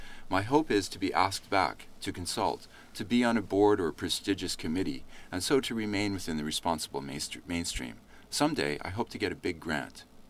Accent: Leduc, Alberta, Canada; and I grew up in Leduc, Alberta.

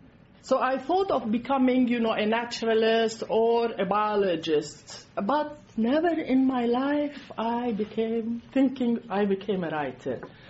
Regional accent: Jordan; became a refugee, and we went to Jordan, and I grew up in Jordan as a refugee

